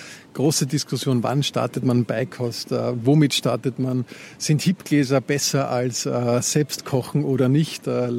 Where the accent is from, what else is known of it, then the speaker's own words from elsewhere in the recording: Moosbrunn, Lower Austria, Austria; Es ist der Bezirk Wien-Umgebung gewesen. Ist ca. 20 Kilometer von Wien entfernt. Bei Himbeck, Mad Neusiedl, falls einem das was sagt. Ja, definitiv Speckgürtel. War auch in meiner Teenagerzeit immer in Wien fort.